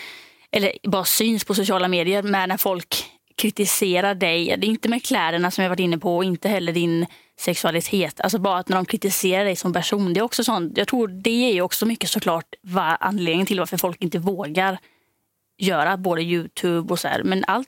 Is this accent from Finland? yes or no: no; Denmark; jag är då från Danmark